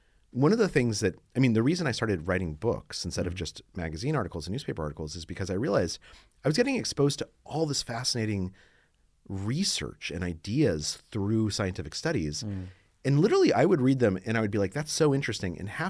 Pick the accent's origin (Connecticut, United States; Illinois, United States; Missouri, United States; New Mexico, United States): New Mexico, United States; I grew up in New Mexico and I went to Yale.